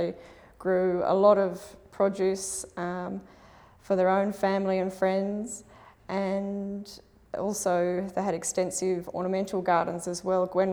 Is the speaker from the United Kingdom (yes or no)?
no; Orford, Tasmania, Australia; I grew up in Orford on Tasmania's east coast, from a large family of one of five children.